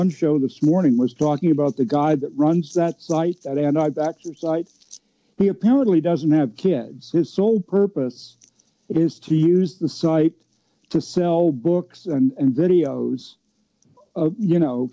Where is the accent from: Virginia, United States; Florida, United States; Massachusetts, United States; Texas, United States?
Virginia, United States; Alexandria; I encourage him to take a side trip over to Alexandria, Virginia, my hometown